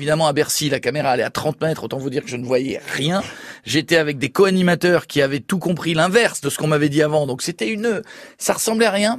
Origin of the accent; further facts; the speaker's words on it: Royan, Nouvelle-Aquitaine, France; quand j'étais gamin à Royan